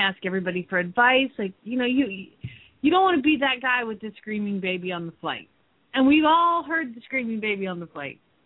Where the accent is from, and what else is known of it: Phoenix, Arizona, United States